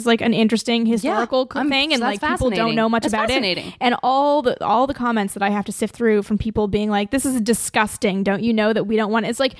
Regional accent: Toronto, Ontario, Canada; born there; he works at the hospital I was born in Toronto.

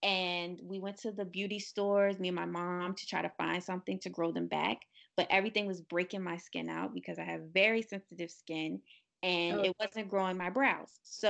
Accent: Baltimore, Maryland, United States; I just turned 18 about a month ago. I'm from Baltimore, Maryland.

